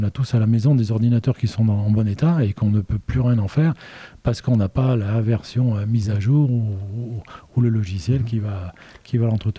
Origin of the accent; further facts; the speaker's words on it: Auvergne-Rhône-Alpes, France; moi, je suis originaire de l'Ardèche, donc bien évidemment, je voyais passer chaque année à deux pas de la maison le rallye Monte Carlo.